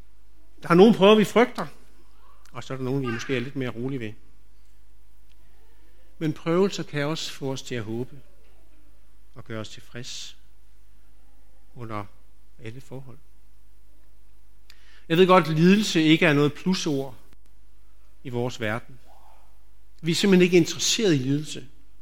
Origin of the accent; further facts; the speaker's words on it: Capital Region of Denmark, Denmark; Jeg havde en, der hvor jeg kommer fra, Nordsjælland.